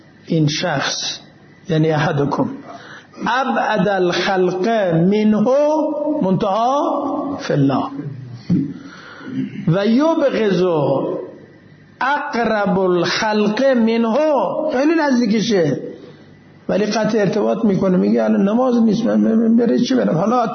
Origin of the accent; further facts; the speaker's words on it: Iran; من ایرانیم، اون عزیز یمنیست